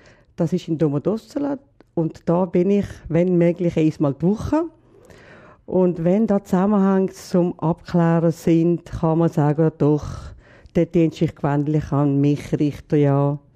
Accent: Valais, Switzerland; wenn ich in der Innerschweiz bin, bin ich eine Walliserin, eine Oberwalliserin. Und ich bin gerne eine Italienerin, oder?

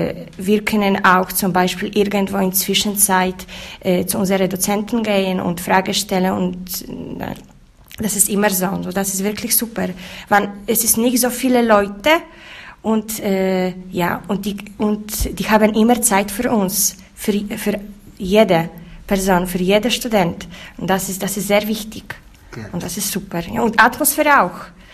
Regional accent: Poland; German is a second language; now in Switzerland; ich komme aus Polen, dort sind so viele Leute, die sind katholisch, ja, fast 100%

